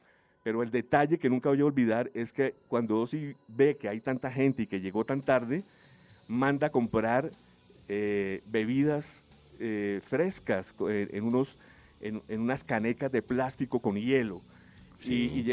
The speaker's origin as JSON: {"language": "Spanish", "country": "Colombia", "said": "yo le dije, yo soy colombiano y he estado muchos años esperando conocerle."}